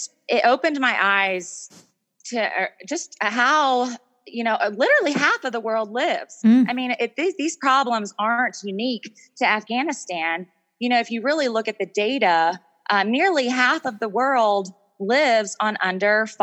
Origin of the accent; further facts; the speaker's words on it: United States; I'm an American, and that comes with a whole set of privileges.